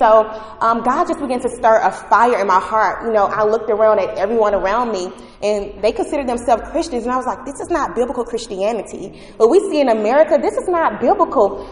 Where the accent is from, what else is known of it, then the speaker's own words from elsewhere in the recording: Atlanta, Georgia, United States; I'm from Atlanta, Georgia.